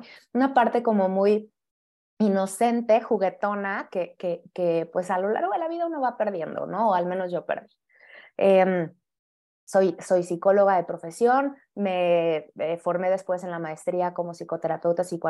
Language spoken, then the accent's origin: Spanish; Mexico City, Mexico; Yo también soy de la Ciudad de México.